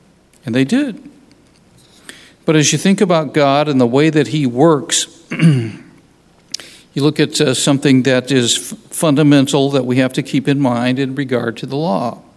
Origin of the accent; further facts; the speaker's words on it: United States; But you know, as an American, I liked our country. I still like our country.